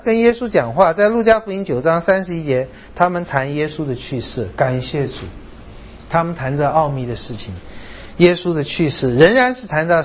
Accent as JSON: {"language": "Chinese", "country": "China", "said": "就是我们中国人说人死变鬼是不对的"}